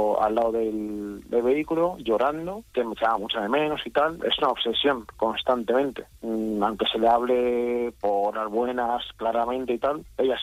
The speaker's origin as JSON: {"language": "Spanish", "town": "Madrid", "region": "Community of Madrid", "country": "Spain", "said": "Yo yo soy un joven de Madrid, tengo 31 años"}